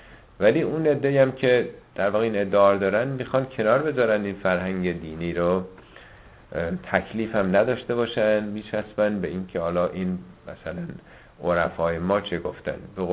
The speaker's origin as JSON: {"language": "Persian", "country": "Iran", "said": "ما هم ایرانی هستیم، عادت داریم، فرهنگمونه"}